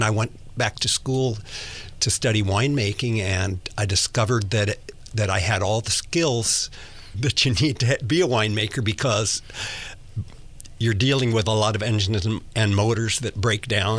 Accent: Mill Valley, California, United States; I grew up in Mill Valley.

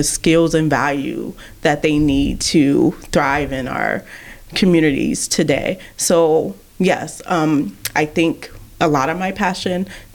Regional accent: Columbus, Ohio, United States; I grew up in the Central Ohio area, Short North area, a single mom household.

